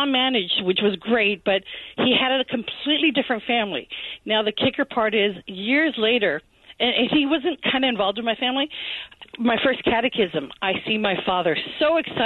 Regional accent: Mexico; now in United States; So the day that we came over from Mexico to find my father

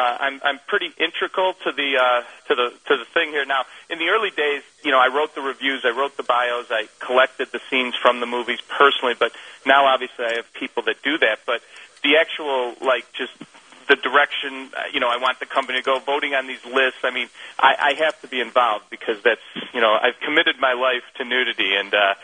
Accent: Chicago, Illinois, United States; way back in the day, like in 97 and 98 in my hometown of Chicago

